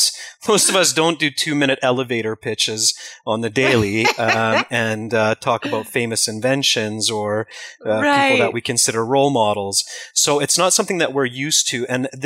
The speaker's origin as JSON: {"language": "English", "region": "British Columbia", "country": "Canada", "accent": "West Coast North American", "said": "I'm in British Columbia, which is in Canada, but much, much closer than other parts of the States or Canada."}